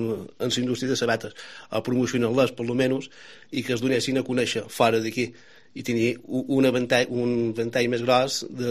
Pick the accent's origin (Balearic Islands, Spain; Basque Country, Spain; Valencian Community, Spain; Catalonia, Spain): Balearic Islands, Spain; Ciutadella; som de Ciutadella, del 76, tens 43 anys